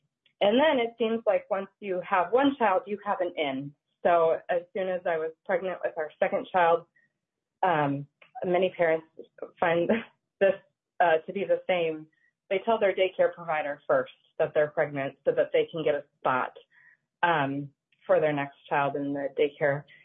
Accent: Owatonna, Minnesota, United States; I'm from Owatonna, Minnesota.

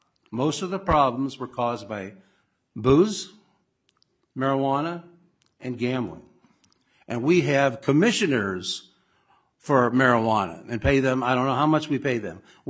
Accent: Ohio, United States; now in Minnesota, United States; I grew up in Ohio, and I moved to Minnesota in 1990, so I've been here longer

